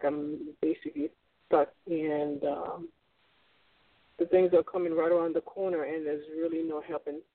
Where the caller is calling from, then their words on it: Florida, United States; I'm calling from Florida.